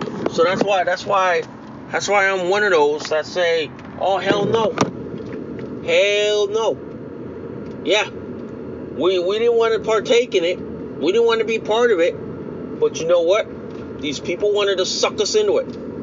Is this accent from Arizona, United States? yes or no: no; Connecticut, United States; I'm here at Jim's Grocery and Deli. It's in my hometown of Connecticut.